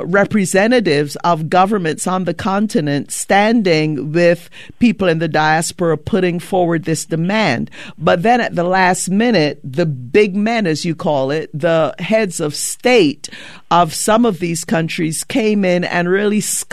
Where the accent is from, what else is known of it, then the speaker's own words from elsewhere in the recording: Barbados; I just returned home from my home country of Barbados in the Caribbean